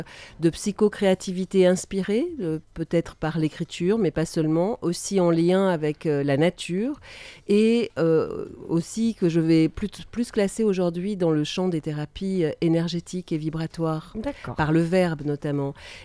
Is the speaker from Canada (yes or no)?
no; Nouvelle-Aquitaine, France; pas loin de là où j'ai grandi, en Limousin